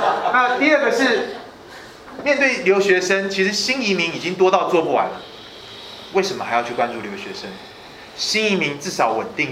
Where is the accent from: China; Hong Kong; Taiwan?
Taiwan; moved away as an adult; now in United States; 我刚从台湾来到美国的时候，抱着满腔热血